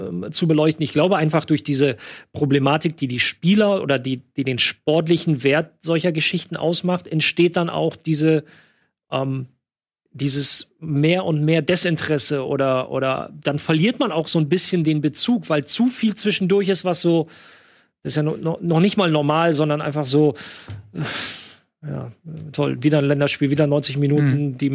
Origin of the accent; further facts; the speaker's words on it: North Rhine-Westphalia, Germany; Düren ist ganz in der Nähe von da, wo ich aufgewachsen bin